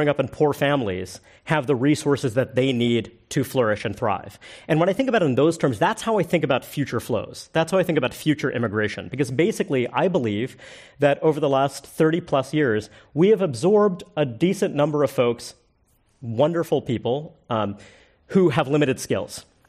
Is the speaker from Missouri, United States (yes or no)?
no; Brooklyn, New York, United States; you know, I'm not from San Francisco, I'm from Brooklyn, New York